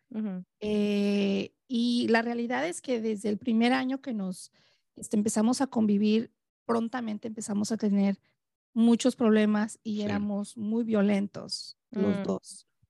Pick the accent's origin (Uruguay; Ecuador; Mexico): Mexico; moved away; comenzamos como todos los que llegamos aquí de México, ¿verdad? A vivir juntos.